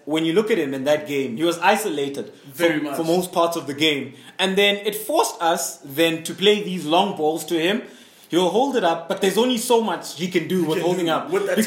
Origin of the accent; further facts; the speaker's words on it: South Africa; I mean, we all know what our strengths are as South African players.